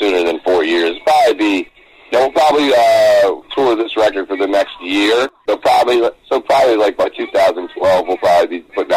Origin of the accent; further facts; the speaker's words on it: New Jersey, United States; I grew up in New Jersey, which is sucks for me because I should have been a Devils fan